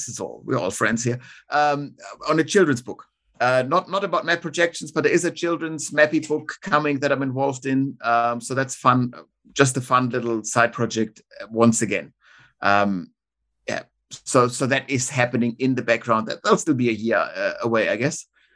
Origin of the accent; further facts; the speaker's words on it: Munich, Bavaria, Germany; the second publisher was from my hometown of Munich.